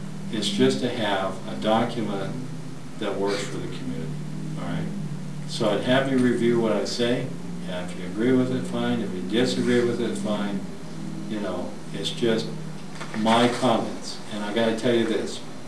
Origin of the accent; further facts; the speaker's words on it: Idaho, United States; I'm an upstart from Idaho of all places